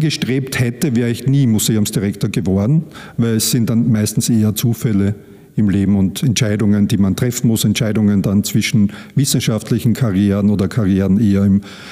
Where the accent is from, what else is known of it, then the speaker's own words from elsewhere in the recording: Graz, Styria, Austria; Ich bin in Graz geboren und aufgewachsen. Mein Vater kam aus dem Lavantal, also typisches Kärntner Schicksal, der also beruflich nach Graz gekommen ist. Das heißt, Familie väterlicherseits lebt auch hier noch im Lavantal